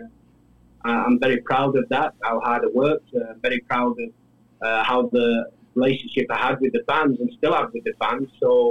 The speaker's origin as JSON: {"language": "English", "region": "England", "country": "United Kingdom", "tie": "born or raised there", "said": "My dad was from Jamaica, was into cricket. My mom just worked. So I think it's just growing up in England"}